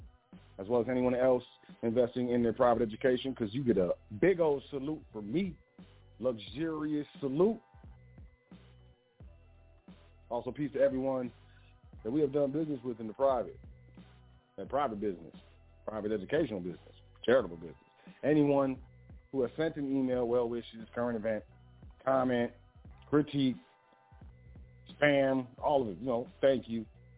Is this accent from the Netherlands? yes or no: yes; Netherlands; I'm from the Netherlands. I can't even say it. The Netherlands. I'm from the Netherlands.